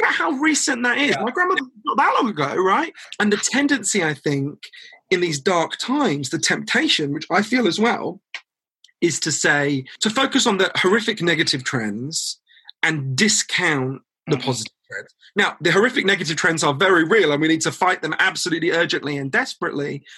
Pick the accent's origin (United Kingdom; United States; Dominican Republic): United Kingdom; Yeah, British people, we're not big on enthusiasm.